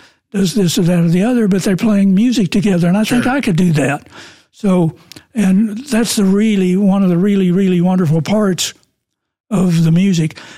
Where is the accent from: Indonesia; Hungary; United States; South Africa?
United States; Norman, Oklahoma; Well, I'm from Norman, Oklahoma, and the store was called Mike Ritchie's Guitar Center.